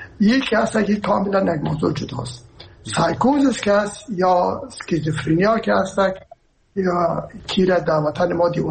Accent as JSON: {"language": "Persian", "region": "Herat", "country": "Afghanistan", "said": "ما که هستم از هرات هستم و پدر و مادر بعد هرات هستن"}